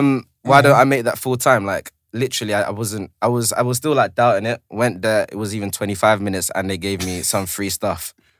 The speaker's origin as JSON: {"language": "English", "region": "London", "country": "United Kingdom", "said": "I'm originally from South, but catch me on Kingsland now."}